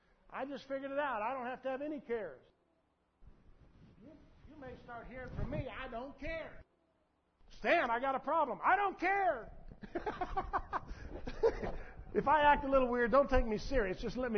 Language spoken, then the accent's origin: English; Texas, United States; That's why I was born and raised in South Texas.